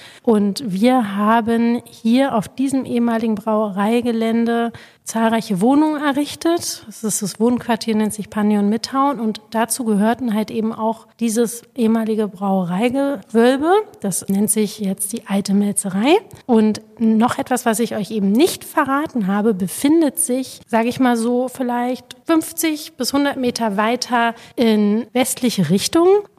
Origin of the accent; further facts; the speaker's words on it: Berlin, Germany; Weil ich bin Berlinerin und bin halt auch mit Zwischennutzung sozusagen sozialisiert worden.